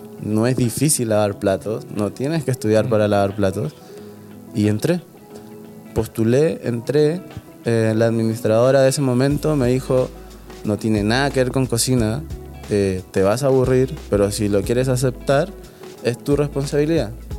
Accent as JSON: {"language": "Spanish", "region": "Lima", "country": "Peru", "said": "Yo soy del norte de Lima, entonces tenía que mudarme a la capital para poder estudiar una carrera como tal."}